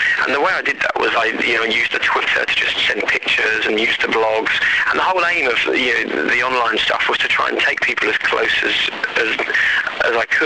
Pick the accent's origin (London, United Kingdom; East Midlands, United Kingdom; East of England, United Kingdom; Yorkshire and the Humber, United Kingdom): East of England, United Kingdom; growing up in Norfolk, there's a serious grassroots love of motorsport